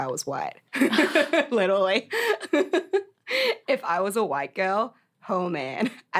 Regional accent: Australia; I culturally identify as Australian, but if people want to ask what my ethnicity or my background is, I'll tell them that I'm Korean.

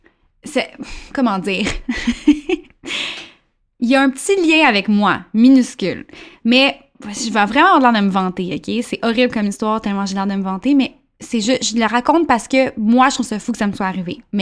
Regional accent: Quebec, Canada; je pense qu'on est Québécois

